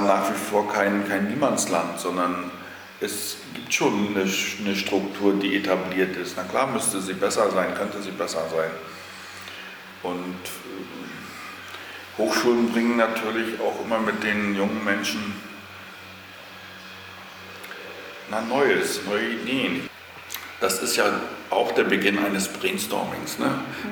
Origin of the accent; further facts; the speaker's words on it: Anklam, Mecklenburg-Vorpommern, Germany; born there; Ich bin in Anklam geboren und seit 1967 wohnt meine Familie, also meine Eltern, hier in dem Dorf bzw. in der Gemeinde.